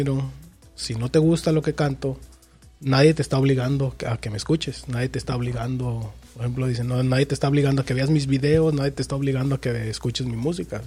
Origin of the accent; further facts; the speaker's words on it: Mexico; Y aquí para quienes somos, o sea, mexicanos, pues sobre todo.